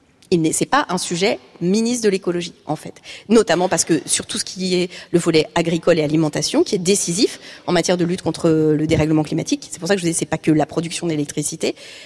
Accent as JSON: {"language": "French", "country": "France", "said": "Parce qu'on est français"}